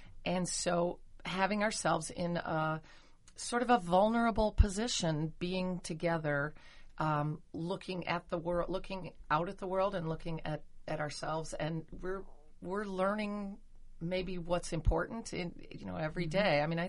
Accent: Michigan, United States; Yeah, I guess I come from Michigan, which is a state that has a lot of different political views.

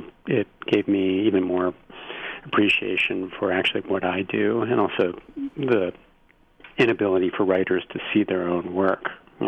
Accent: Berlin, Germany; Well, I grew up in Berlin and went back there when the wall came down, and it was kind of a formative experience for me

